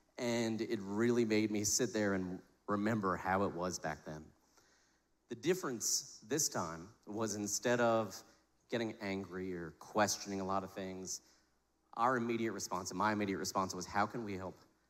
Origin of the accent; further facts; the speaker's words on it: New Orleans, Louisiana, United States; So I grew up in New Orleans, Louisiana. We talked about that.